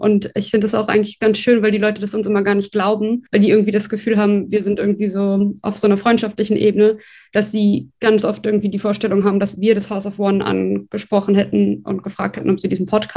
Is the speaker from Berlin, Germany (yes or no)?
yes; Berlin, Germany; ich bin 25 Jahre alt, ich bin studierte Judaistin, bin die jüdische Stimme in unserem Podcast, bin geboren in Berlin und auch aufgewachsen hier. Also ich bin die einzige Berlinerin